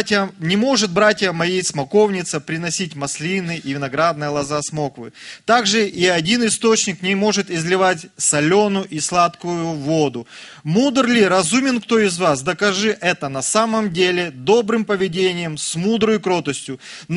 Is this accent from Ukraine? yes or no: no; Tyumen, Tyumen Oblast, Russia; Как вы уже слышали, мы приехали из Тюмени.